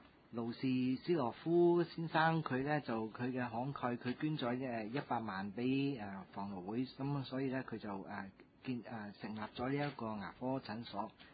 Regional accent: Hong Kong; 我哋香港人口一路咁樣老化落去嘅時候咧

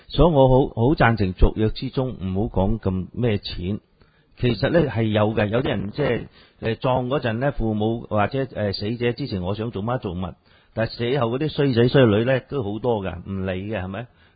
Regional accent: China; 呢個係有為我哋中國人嘅傳統咯。

